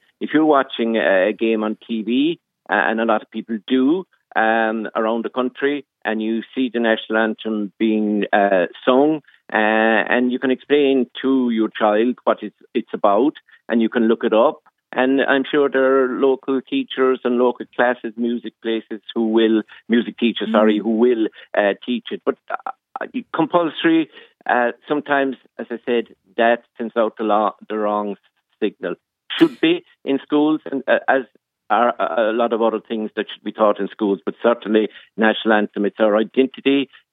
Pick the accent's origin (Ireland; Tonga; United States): Ireland; we wouldn't have the great days we have in Croke Park and in other arenas of being Irish and proud to being Irish.